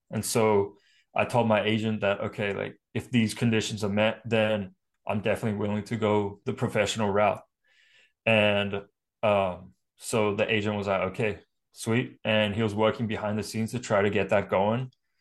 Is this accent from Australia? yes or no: yes; Australia; now in United States; As an Australian kid, it's extremely, extremely expensive to come over to the US and play college.